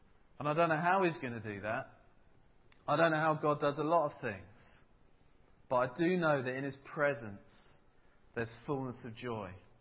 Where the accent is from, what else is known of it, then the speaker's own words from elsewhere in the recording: United Kingdom; I don't know about you, but I'm British.